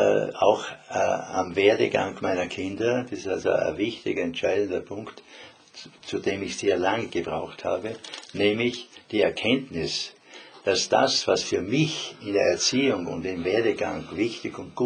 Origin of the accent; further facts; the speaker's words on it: Styria, Austria; born there; Ich bin als gebürtiger Obersteirer Felsen und steile Wände gewohnt